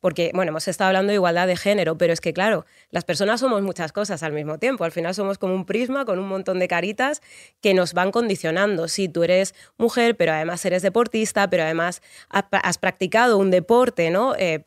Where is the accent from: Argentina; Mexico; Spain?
Spain; Alcorcón, Community of Madrid; soy mujer leída como negra aquí. En otros contextos, pues a lo mejor me leen como mestiza, vete tú a saber cómo, pero además soy de Alcorcón